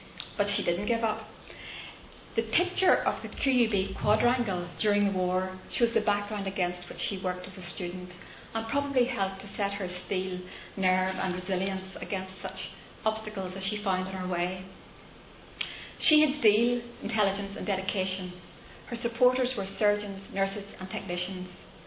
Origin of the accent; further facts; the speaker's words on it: Tandragee, Northern Ireland, United Kingdom; This is Tandragee. This is my hometown now, about 100 years later.